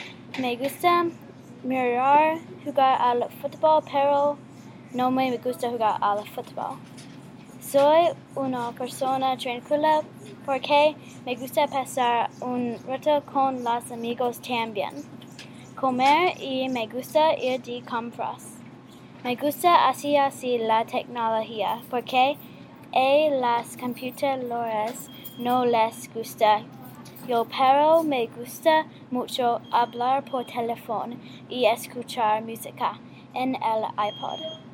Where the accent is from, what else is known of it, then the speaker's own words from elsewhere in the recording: California, United States; Spanish is a second language; Yo soy de California.